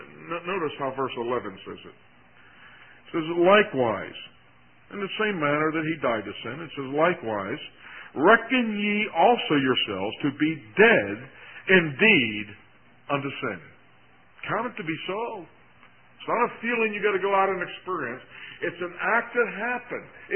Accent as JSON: {"language": "English", "town": "Rochester", "region": "New York", "country": "United States", "said": "Most of you know I come from Rochester, New York."}